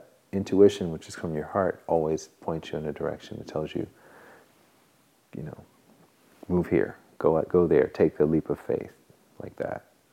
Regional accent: Alabama, United States; But there was nothing, I'm from Alabama, and there's nothing that people can relate to when they hear that.

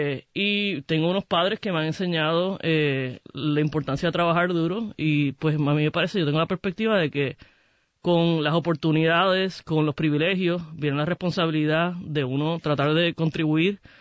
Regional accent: Puerto Rico; Yo soy puertorriqueña, soy gay, soy muy orgullosa de mi identidad.

